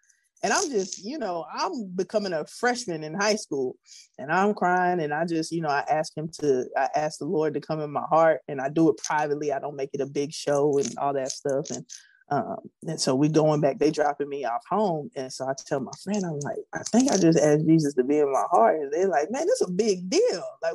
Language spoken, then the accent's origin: English; Prairie View, Texas, United States; I grew up in the church. I grew up in Prairie View, Texas. And so grew up in a Episcopalian church.